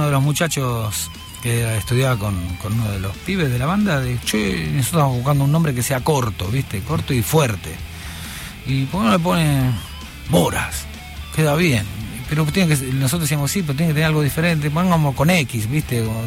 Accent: Buenos Aires, Argentina; hay un colegio allá en Soldati, porque somos de Soldati

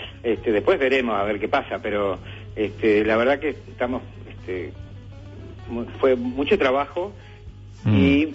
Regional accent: Uruguay; moved away as an adult; now in Argentina; Yo soy de Uruguay, sí, sí. Hace ya, bueno, como muchos uruguayos, hace mucho tiempo que vivo acá, que vine a estudiar acá. Hace como 20 años y la mitad de mi familia es argentina.

